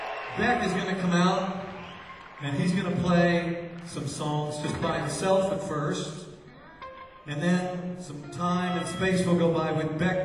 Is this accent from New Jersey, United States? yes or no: no; Oklahoma City, Oklahoma, United States; All right, we're … And we come all the way from Oklahoma City, Oklahoma. Not today, but I mean, that's where we're from.